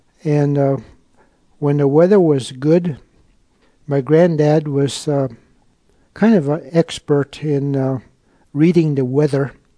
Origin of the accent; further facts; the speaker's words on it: Igiugig, Alaska, United States; born there; It's 280 miles from Anchorage. And it was here that I was physically born. In fact, I must say I was born in Igigik two times. My mom and dad were also a fisherman, and we lived in a village called Kanadik.